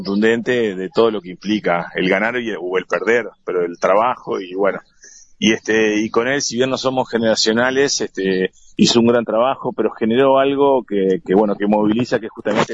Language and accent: Spanish; Fray Bentos, Río Negro, Uruguay; y bueno, yo soy de acá de Fray Bentos.